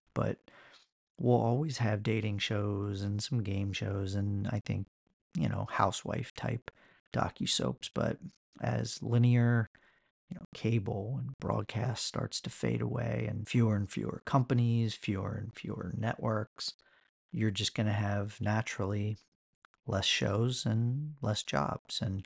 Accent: Ohio, United States; I'm originally from Ohio, so

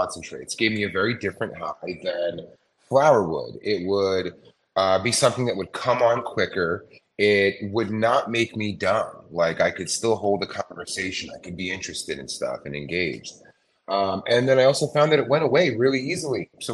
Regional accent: New York, United States; I'm a New Yorker, and quite simply, my story with concentrates starts with Discretion 2012.

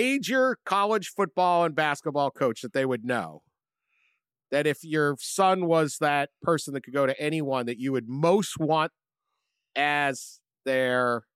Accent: Massachusetts, United States; It's 90 minutes from Boston. And the kids at UMass made fun of my accent.

